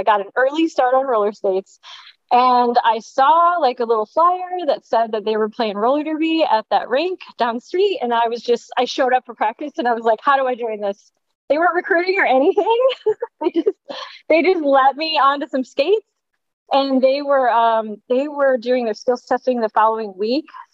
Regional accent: Ottawa, Illinois, United States; also born or lived in California, United States; I moved back to Illinois from California. I grew up here in Illinois in a small town called Ottawa in the Illinois Valley.

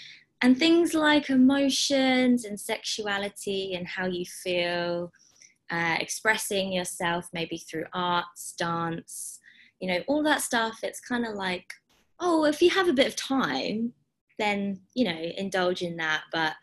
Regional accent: England, United Kingdom; Yeah, so I am an English woman. I'm 29.

